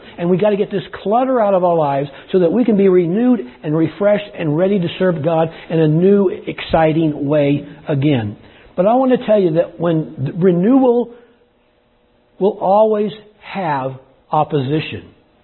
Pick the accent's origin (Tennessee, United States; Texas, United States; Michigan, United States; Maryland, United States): Texas, United States; But we're from Texas, so we say y'all too, right?